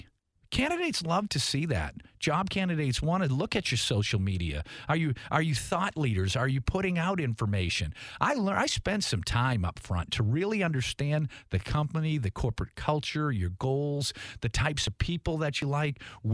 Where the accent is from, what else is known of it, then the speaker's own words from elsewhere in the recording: Boston, Massachusetts, United States; moved away as an adult; I'm from Boston, but I came down here. The Navy brought me down in 1984.